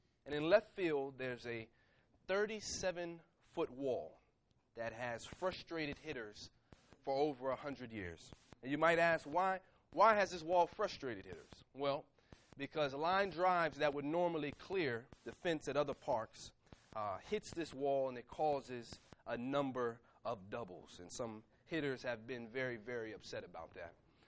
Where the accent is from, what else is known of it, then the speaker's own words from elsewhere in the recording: Burlington, New Jersey, United States; One of my favorite pastimes growing up in Burlington, New Jersey, was playing baseball.